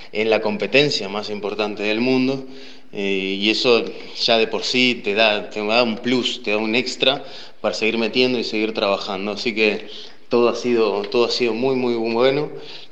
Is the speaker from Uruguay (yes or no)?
yes; Uruguay; Soy el único uruguayo, hay un montón de brasileros